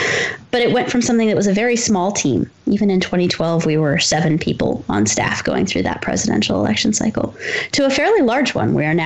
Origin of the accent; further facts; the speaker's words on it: Columbia, Missouri, United States; I grew up in Columbia, Missouri.